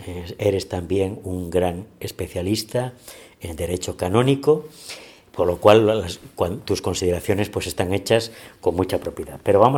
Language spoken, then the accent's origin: Spanish; Spain; Sabemos que incluso en los últimos años el turismo está creciendo en España. Es cierto que somos un país de sol